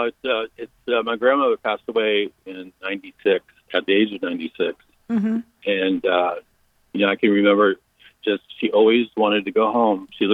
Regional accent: South Dakota, United States; I grew up in South Dakota where the winters were somewhat brutal, and she never drove, but she never missed Mass.

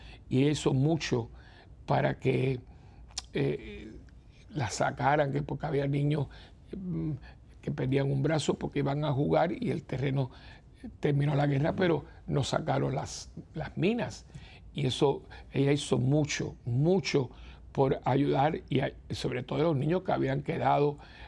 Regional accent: Cuba; now in Miami, United States; cuando yo salí de Cuba, yo fui para Miami, ¿no? Cuando yo llegué a Miami, aquello era Miami como tal, un pueblo de campo

